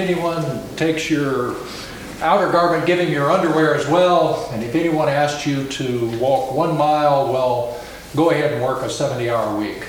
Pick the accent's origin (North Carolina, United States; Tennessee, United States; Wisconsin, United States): Tennessee, United States; Memphis; I grew up in Memphis. I know it in my bones.